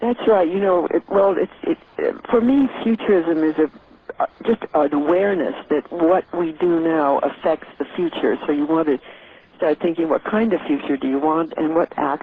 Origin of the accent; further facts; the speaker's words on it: New York City, New York, United States; born there; I'm a New Yorker, you know. I was born in New York City.